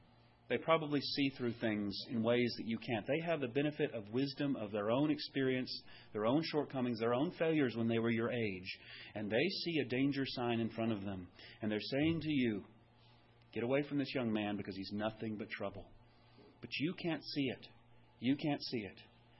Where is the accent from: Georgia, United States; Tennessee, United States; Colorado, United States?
Georgia, United States; Powder Springs; we grew up in Powder Springs, that's where I lived growing up.